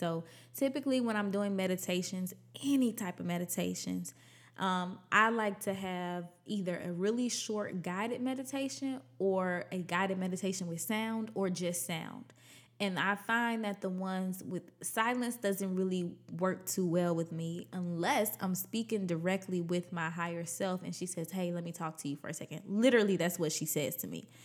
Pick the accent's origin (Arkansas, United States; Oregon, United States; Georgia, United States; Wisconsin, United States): Georgia, United States; Atlanta; I was standing outside of the house that I grew up in Atlanta.